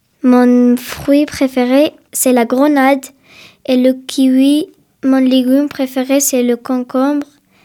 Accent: Spain; also born or lived in Morocco; j'ai 11 ans, je suis née au Maroc et je suis espagnole.

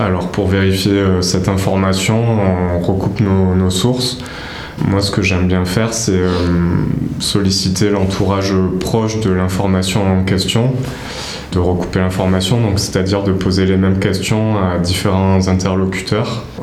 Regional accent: Agen, Nouvelle-Aquitaine, France; parce que je suis originaire d'Agen

